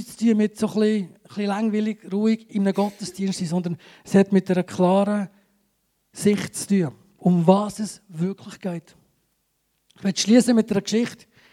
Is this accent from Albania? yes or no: no; Graubünden, Switzerland; Aber ihr wisst alle, wir sind Bündner, oder?